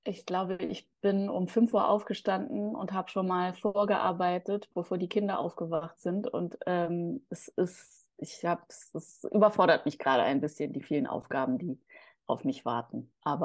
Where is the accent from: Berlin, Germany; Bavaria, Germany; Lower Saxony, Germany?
Berlin, Germany; ich bin Berlinerin, Kreuzbergerin, Mutter, Singer-Songwriterin, Partnerin, Freundin.